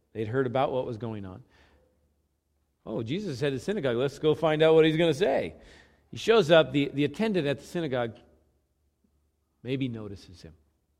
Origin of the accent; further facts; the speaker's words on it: Moscow, Idaho, United States; I grew up in Moscow, and when I was a kid